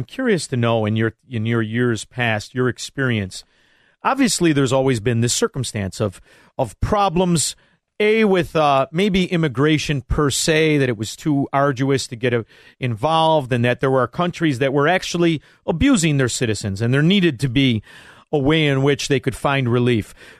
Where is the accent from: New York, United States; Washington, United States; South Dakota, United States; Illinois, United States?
Illinois, United States; Chicago; moved away; I could tell you from being a Chicagoan, now an ex-Chicagoan, however, I still am back periodically from time to time